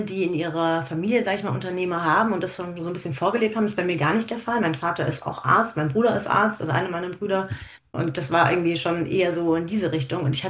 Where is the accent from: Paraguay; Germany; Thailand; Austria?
Germany; Baden-Württemberg; ich komme aus einer oberschwäbischen Kleinstadt und mein Schwäbisch zählt nicht zu den Sprachen, mit denen ich aufgewachsen bin.